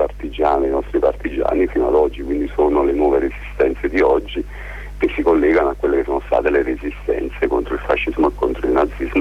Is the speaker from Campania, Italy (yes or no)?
yes; Cava de' Tirreni, Campania, Italy; Io poi vengo da Cava di Tirreni, quindi una città che si trova vicino a Napoli